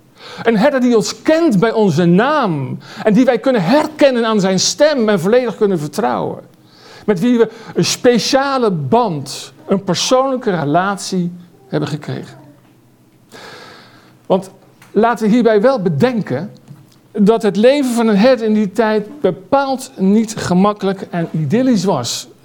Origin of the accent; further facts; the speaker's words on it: Gelderland, Netherlands; ik kom van de Veluwe